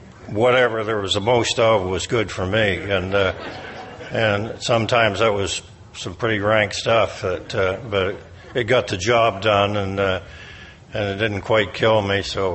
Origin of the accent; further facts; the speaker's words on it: Mississauga, Ontario, Canada; I'm an alcoholic from Mississauga, Ontario, Canada, which is a suburb of Toronto, if you need to know.